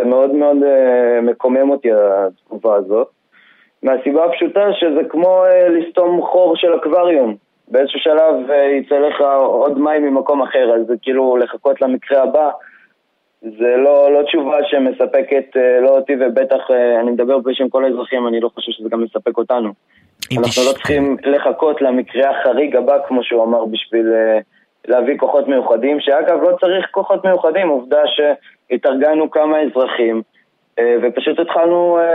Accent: Gedera, Central District, Israel; זה נכון שיישוב גדרה הוא יישוב יחסית קהילתי, שקט, מתאים לגידול ילדים, אני גם גדלתי פה ואני מאוד שמח על כך

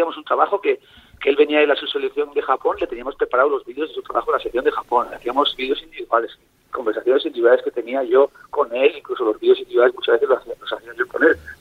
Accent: Hondarribia, Basque Country, Spain; nosotros de Hondarribia, y los verdes ellos son amarillos, aguilucho, nosotros somos los verdes de Hondarribia, de Ama Guadalupe Coa, y sí que ellos, sí, además mi pueblo es muy, muy, hay mucha tradición de remo

